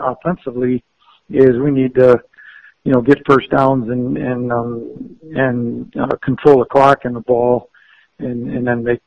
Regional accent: Chicago, Illinois, United States; Growing up in Chicago, I don't know. I don't like the Brewers.

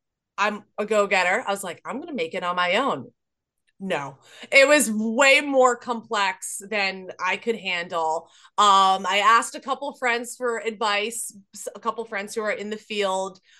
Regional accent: New Jersey, United States; Being that I'm from New Jersey, I'm familiar with the experiences in New Jersey.

